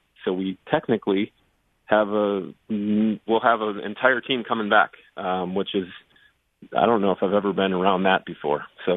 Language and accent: English; Wisconsin, United States; As far as college, obviously, growing up in Wisconsin, I do still kind of follow the University of Wisconsin.